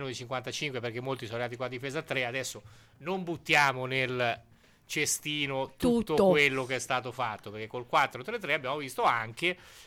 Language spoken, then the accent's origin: Italian; Naples, Campania, Italy; born there; Tanto io ci sono anche nato a Napoli, non ho mai avuto il piacere di viverci in una città meravigliosa, però sì, sono nato a Napoli